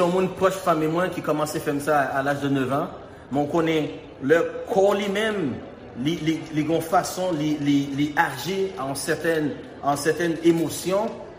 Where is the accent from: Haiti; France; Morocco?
Haiti